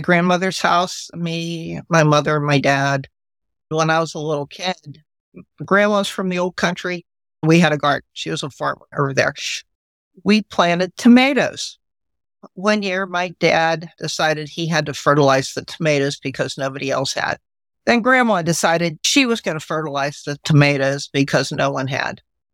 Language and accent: English; Pittsburgh, Pennsylvania, United States; but I'm from Pittsburgh. We are the home of Heinz 57.